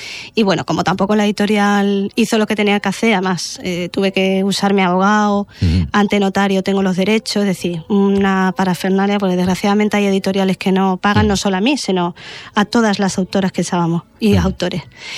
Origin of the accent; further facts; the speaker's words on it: Andalusia, Spain; como yo soy muy andaluza y a mí me gusta mucho Andalucía